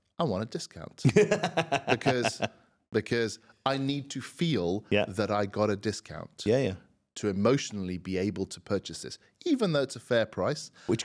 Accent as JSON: {"language": "English", "country": "United Kingdom", "said": "but that's probably being British."}